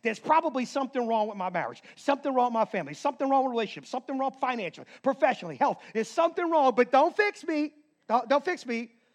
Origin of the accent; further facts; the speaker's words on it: Chalmette, Louisiana, United States; I got a little something the way I walk, and I'm from Chalmette, you know. Right? You know, I drank that refinery water all my life.